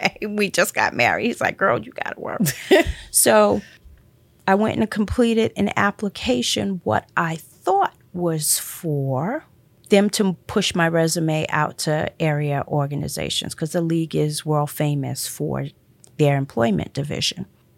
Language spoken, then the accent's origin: English; Queens, New York, United States; now in Syracuse, United States; I grew up in Queens. I went to school at Stony Brook out on Long Island. And I got a job in down in the Wall Street district. Before I moved up here for a man, right?